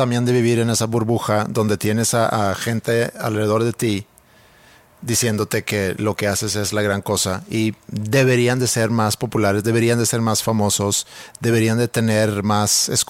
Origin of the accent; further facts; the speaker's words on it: Stockholm, Stockholm County, Sweden; estoy, ojalá, aterrizando en mi pueblo natal, Estocolmo, Suecia.